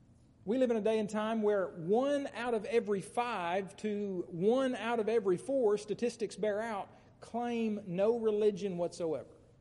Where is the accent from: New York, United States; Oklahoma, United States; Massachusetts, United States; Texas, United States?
Oklahoma, United States; Muskogee; Christian evidences from Apologetics Press in Muskogee, Oklahoma, where I grew up. That's right. I'm